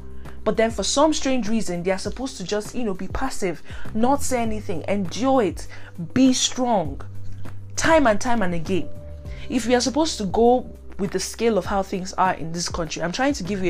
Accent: Nigeria; especially in my home country, Nigeria, telling them that this is a serious issue

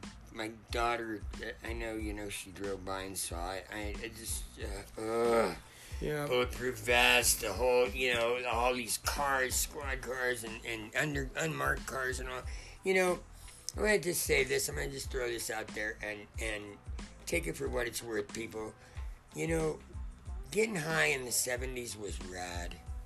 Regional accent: Los Angeles, California, United States; I mean, I grew up in Los Angeles with earthquakes

